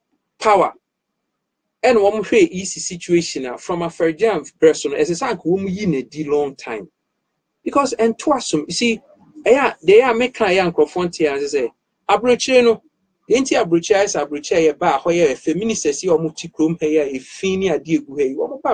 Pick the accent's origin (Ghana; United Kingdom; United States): Ghana; because we are Ghanaian national, ya woo, higher birthright according to the constitution.